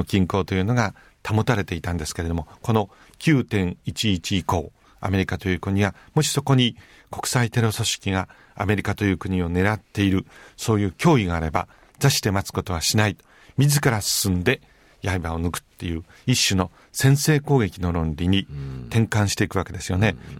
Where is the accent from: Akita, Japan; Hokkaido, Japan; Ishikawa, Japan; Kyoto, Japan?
Hokkaido, Japan; たまたま僕はどさんこでおおらかに育ったもので